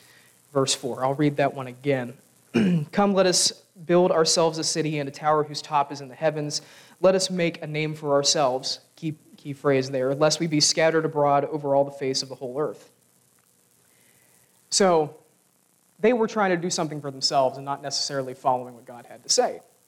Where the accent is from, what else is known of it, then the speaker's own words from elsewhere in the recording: the South, United States; some of the things that Midwesterners say, I might not understand based off of my upbringing as a Southerner